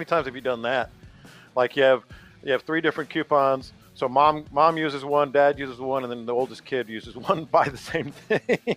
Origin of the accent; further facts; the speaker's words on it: San Antonio, Texas, United States; Keep in mind, like families like where I was growing up in San Antonio, and there are a lot of families like this.